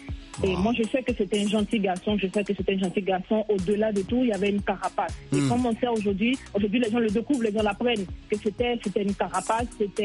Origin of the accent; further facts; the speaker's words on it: Côte d’Ivoire; chez nous en Côte d'Ivoire.